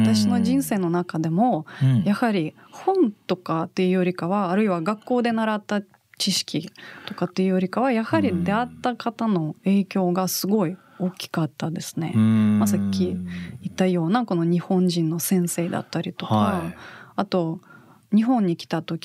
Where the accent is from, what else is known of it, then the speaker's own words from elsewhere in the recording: Primorsky Krai, Russia; 私、まあ、ロシア生まれ沿海地方なんですけれども